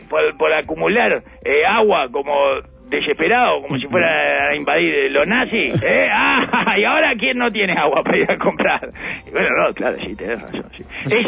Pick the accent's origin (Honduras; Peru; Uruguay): Uruguay; siendo uruguayo, ¿no?